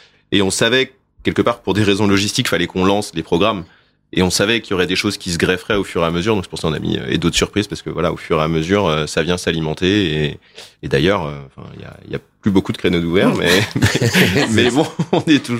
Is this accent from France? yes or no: yes; Évreux, Normandy, France; Parce que nous, on vient d'Évreux.